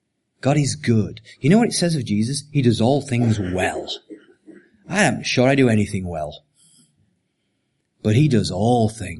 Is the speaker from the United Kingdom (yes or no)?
yes; England, United Kingdom; I'm English, so I have no sense of humor whatsoever.